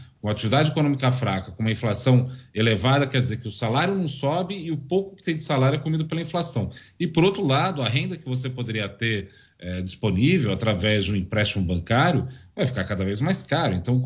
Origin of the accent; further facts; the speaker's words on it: Brazil; Uma coisa que nos provoca como brasileiro a pensar um pouco melhor